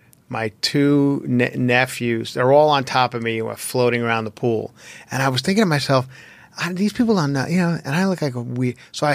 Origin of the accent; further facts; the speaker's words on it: New York, United States; Coming back to Long Island, my hometown, Brokerage Comedy Club, July 28th.